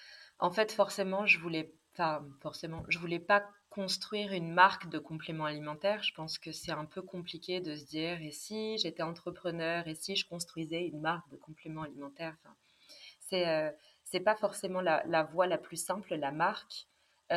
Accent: Vichy, Auvergne-Rhône-Alpes, France; j'ai baigné vraiment dans la nutri cosmétique un petit peu depuis mon enfance, puisque j'ai grandi à Vichy

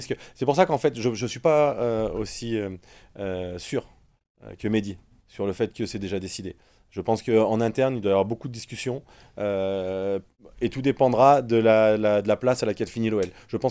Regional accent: Lyon, Auvergne-Rhône-Alpes, France; On est lyonnais, on l'assume, on est fiers de l'être

